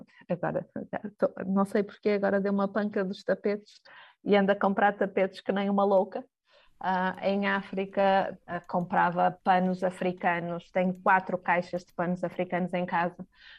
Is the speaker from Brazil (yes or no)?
no; Portugal; moved away; also born or lived in Timor-Leste